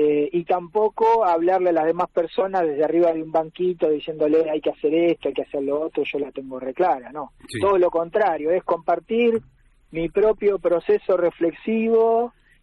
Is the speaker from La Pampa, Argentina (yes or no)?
no; Buenos Aires Province, Argentina; born or raised there; also born or lived in Montevideo, Uruguay; now in Bariloche, Argentina